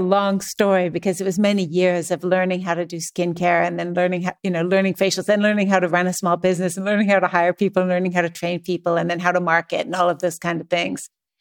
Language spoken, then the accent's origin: English; Saskatchewan, Canada; also born or lived in Alberta; I'm a Canadian. I grew up mostly in Saskatchewan and Alberta. Saskatchewan is like the prairies, you know, there's sort of nothing there except for farmhouses and a couple of small cities.